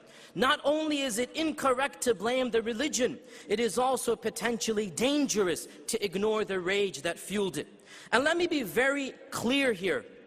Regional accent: United States; And as an American, brothers and sisters, as an American, it is my constitutional right.

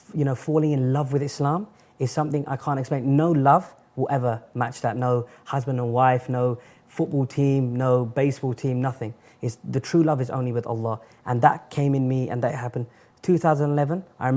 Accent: London, United Kingdom; And the thing is that there's knife crimes happening every day in London. I come from a very violent city, you know, and it's happening all the time.

